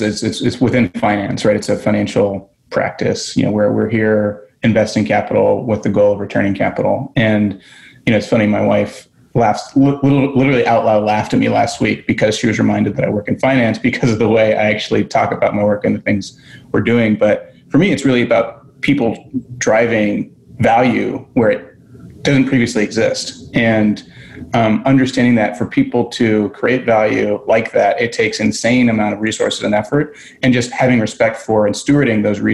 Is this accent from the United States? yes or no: yes; Indiana, United States; I grew up in Indiana. I grew up in a, you know, particularly white part of Indiana, if that's even fair to say.